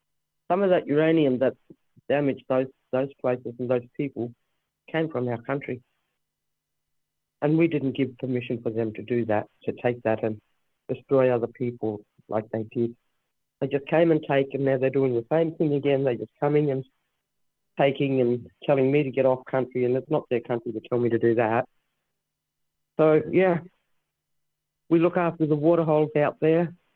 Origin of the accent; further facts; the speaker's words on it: Ceduna, South Australia, Australia; I come from Ceduna on the far west coast of South Australia. I'm a Gugudha elder